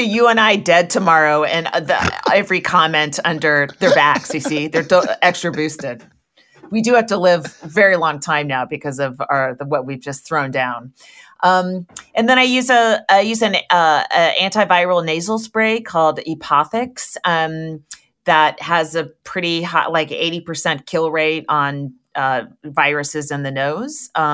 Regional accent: California, United States; I was in Michigan a couple of weeks ago, and I said, I'm from California, and someone from the audience yelled, yeah, we can tell from your air purifier.

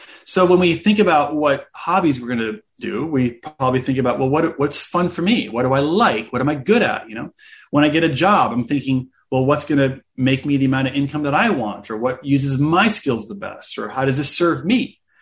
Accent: United States; even though I'm Middle Eastern in culture, in a sense, I grew up mostly in the United States.

